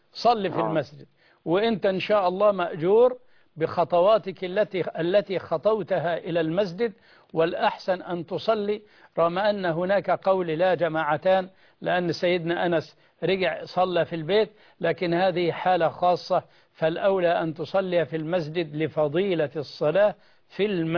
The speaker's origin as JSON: {"language": "Arabic", "country": "Egypt", "said": "إحنا مش من أهل مكة لكن إحنا من مصر"}